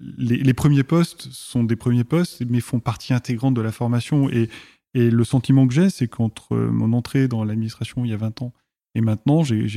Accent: Saint-Étienne, Auvergne-Rhône-Alpes, France; born there; Je suis né à Saint-Étienne au milieu des terres

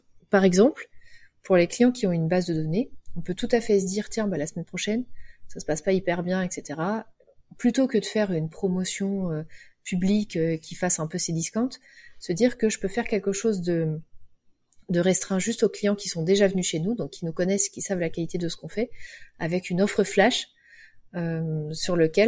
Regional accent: Cholet, Pays de la Loire, France; Moi, elle est dans mon cœur parce que c'est là où j'ai grandi, mais bon, c'est pas non plus un haut lieu du tourisme.

